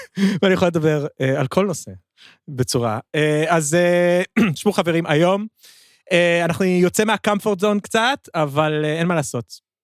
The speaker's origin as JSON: {"language": "Hebrew", "country": "United States", "said": "בתור אמריקאי שחוקר תוצאות הברית"}